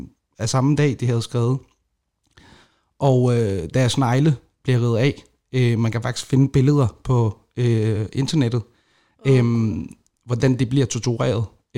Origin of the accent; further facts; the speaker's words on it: Aleppo, Aleppo Governorate, Syria; now in Denmark; jeg er en ung syrisk kurder, faktisk fra Aleppo. Jeg er født og opvokset i Aleppo. Og den by, den er jo op på 5,5 millioner mennesker.